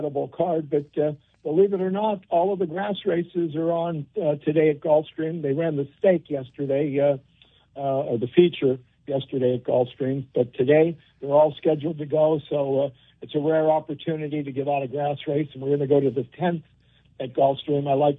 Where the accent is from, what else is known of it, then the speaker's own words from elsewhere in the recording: Pittsburgh, Pennsylvania, United States; In Lexington, back in the day, of course, a lot of the country clubs, even where I grew up in Pittsburgh, it was a religious thing.